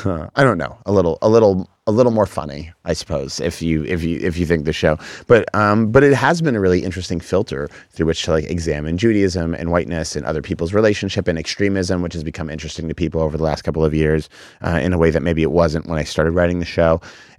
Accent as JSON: {"language": "English", "town": "Boston", "region": "Massachusetts", "country": "United States", "tie": "born or raised there", "lives_now": "Los Angeles, United States", "said": "And I also think that growing up in Boston, I, you know, benefited a lot from that."}